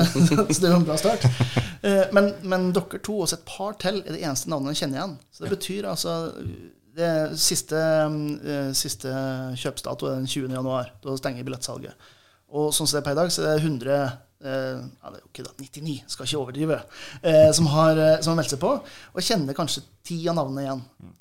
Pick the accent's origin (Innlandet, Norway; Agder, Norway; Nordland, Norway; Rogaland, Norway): Nordland, Norway; Jeg kommer jo fra Helgeland selv.